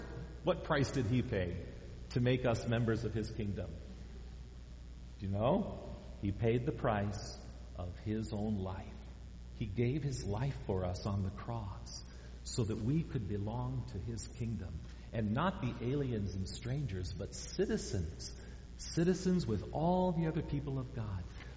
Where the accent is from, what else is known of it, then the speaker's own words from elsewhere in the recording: United States; born there; so that shows that I was born here in America.